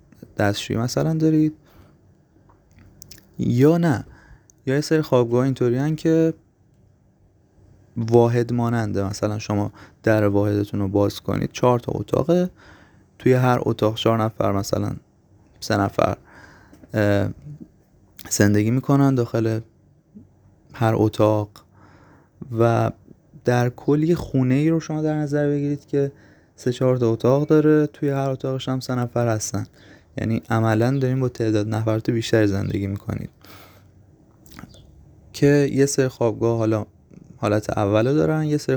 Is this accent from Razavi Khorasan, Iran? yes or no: no; Lahijan, Gilan, Iran; از شهر خودمون مثلا بخوام بگم لاهیجان 745 کیلومتر آره دیگه فاصله داره